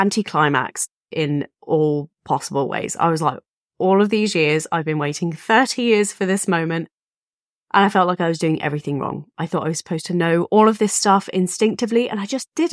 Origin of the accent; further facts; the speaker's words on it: England, United Kingdom; now in Phoenix, United States; I am a mum of two girls, Lily and Isabel. I'm from England, but I live in Phoenix, Arizona. I married an American named Matthew.